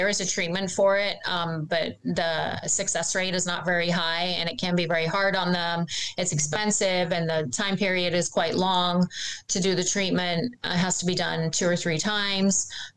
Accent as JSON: {"language": "English", "region": "England", "country": "United Kingdom", "also_born_or_lived": "Canada", "said": "I'm originally from England and grew up for 10 years in Canada."}